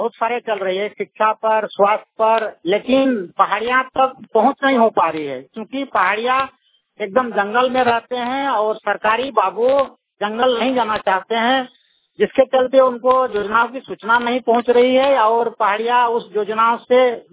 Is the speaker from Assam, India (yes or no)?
no; Raneshwar, Jharkhand, India; रानेश्वर जिला दुमका से हूँ। मैं आदिम जनजाति से हूँ।